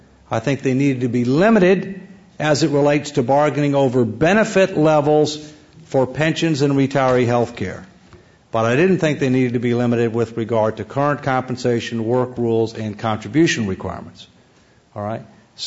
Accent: Jefferson County, Alabama, United States; born there; Jefferson County, which is in Alabama, and I was born in Jefferson County, Alabama

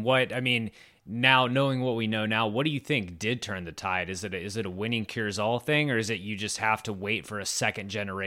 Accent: Richmond, Virginia, United States; I grew up in Richmond, Virginia, and obviously it was a little different.

